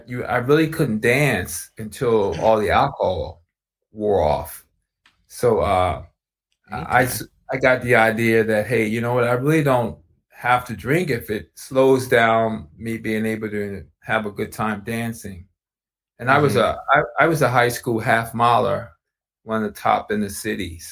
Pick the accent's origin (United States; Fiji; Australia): United States; Baltimore, Maryland; So I grew up in East Baltimore, right near the famous Johns Hopkins Hospital.